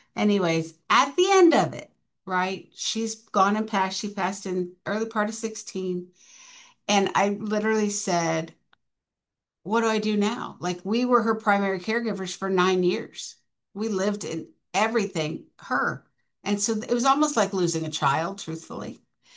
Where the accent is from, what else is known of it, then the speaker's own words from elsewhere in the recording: Mansfield, Ohio, United States; And I lived in, I grew up in Mansfield, Ohio. And so we, up there it was pop.